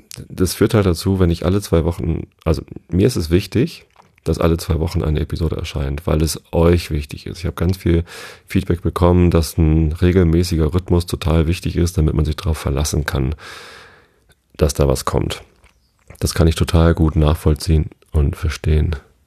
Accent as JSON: {"language": "German", "town": "Tostedt", "region": "Lower Saxony", "country": "Germany", "tie": "born or raised there", "said": "Einmal an Wisted vorbei sozusagen, da wo ich aufgewachsen bin. Ich bin ja hier in der Samtgemeinde Tosted aufgewachsen"}